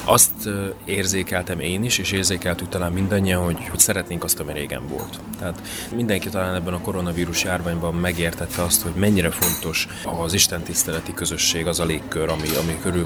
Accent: Zakarpattia Oblast, Ukraine; mert én egy kápátai kicsi faluból származom, ahol a reformátusság egy nemzetmegtartó erő is volt, és most is az

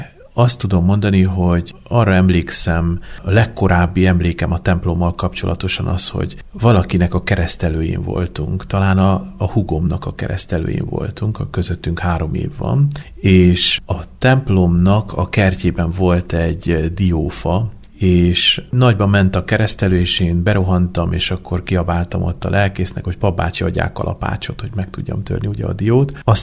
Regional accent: Magyaralmás, Fejér, Hungary; egy dunántúli kis faluban, Székesfehérvár és Mór között elterülő Magyaralmásról származom. Ott születtem egy egyszerű munkás család gyermekeként, elsőszülött gyermekeként.

